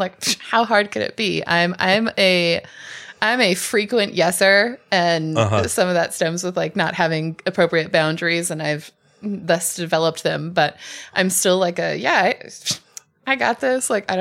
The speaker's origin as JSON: {"language": "English", "region": "California", "country": "United States", "said": "Low sugar, so because that's how you know we're from California. We have low sugar."}